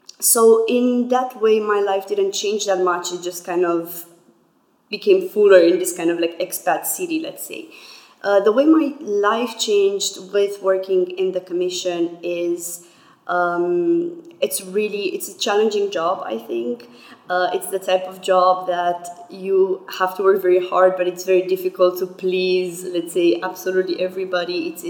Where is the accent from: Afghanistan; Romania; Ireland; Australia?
Romania; English is a second language; also born or lived in United Kingdom / Germany; I'm originally from Romania, and before that I lived in the UK and I was Erasmus in Germany.